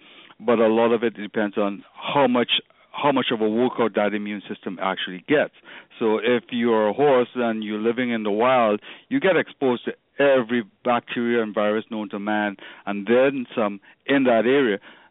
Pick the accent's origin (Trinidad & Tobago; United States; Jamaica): Trinidad & Tobago; born there; it's not because I'm of Chinese background. I mean, I was born in Trinidad